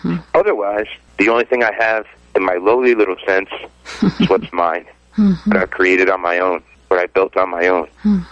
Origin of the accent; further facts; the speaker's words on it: Rhode Island, United States; it was down in the unfinished basement of my home where I grew up in up in Rhode Island.